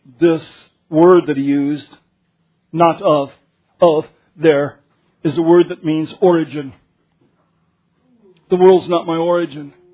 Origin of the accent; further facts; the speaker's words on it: Denver, Colorado, United States; born there; I was born in Denver.